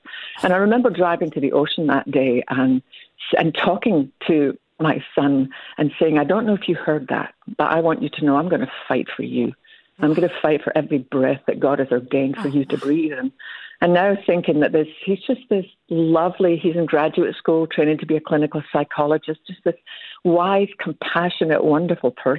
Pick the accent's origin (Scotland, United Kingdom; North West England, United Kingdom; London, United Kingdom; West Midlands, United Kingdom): Scotland, United Kingdom; nope, we're Scottish, we use what we've got.